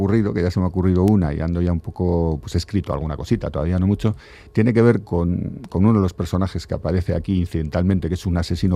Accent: Basque Country, Spain; soy vasco, he vivido aquí muchos años

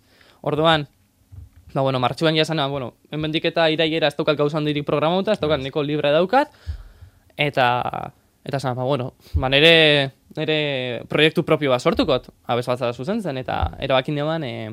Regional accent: Bergara, Basque Country, Spain; ni herri batekoa naiz, Bergarakoa naiz, herrixantanek danok ezautzen ga danon artean

